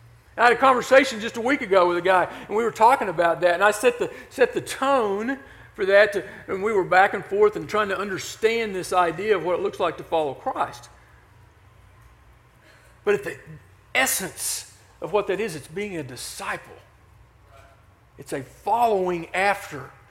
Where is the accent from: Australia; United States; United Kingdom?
United States; born there; I was born in the United States.